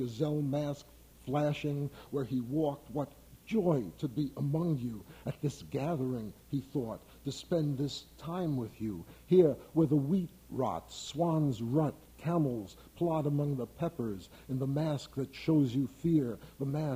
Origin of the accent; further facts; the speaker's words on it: New York, United States; now in San Diego, United States; since I'm a poet from New York to begin with, you know, and maybe at some point to end with, although I now live in San Diego, California